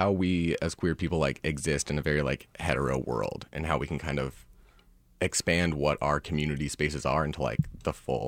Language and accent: English; Kansas City, Missouri, United States; So I'm originally from Kansas City. I grew up in Brookside, and then I went to Catholic grade school and high school, which is always fun.